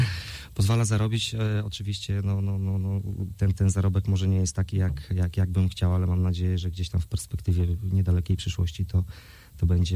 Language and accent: Polish; Stargard, West Pomeranian Voivodeship, Poland; No ja generalnie jestem rodowitym stargardczaninem i może to tutaj też ta lokalny patriotyzm spowodował i sentyment do miasta Stargard.